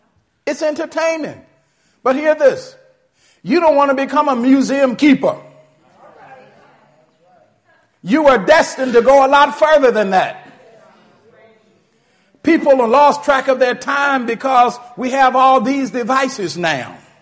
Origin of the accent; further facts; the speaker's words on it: Virginia, United States; Where I was born and raised in Virginia, you know, we used to get the Richmond Times Dispatch.